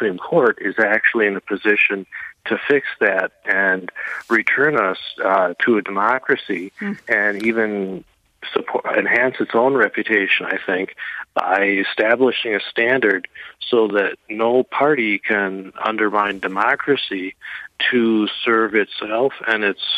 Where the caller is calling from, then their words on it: Wisconsin, United States; I'm calling from Wisconsin, where the main unelected body making decisions for my state actually comes in the state legislature.